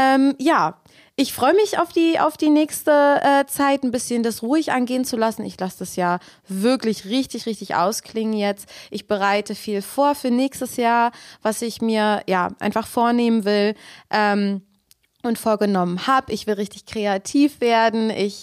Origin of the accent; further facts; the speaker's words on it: Berlin, Germany; Ich identifiziere mich, solange ich denken kann, immer eher als Berlinerin.